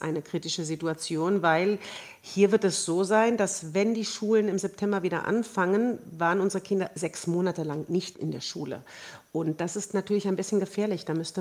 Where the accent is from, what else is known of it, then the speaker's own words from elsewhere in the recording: Königswinter, North Rhine-Westphalia, Germany; moved away; meine Familie ist hier aus Deutschland. Ich komme aus Königswinter bei Bonn und wir sind hierher gezogen.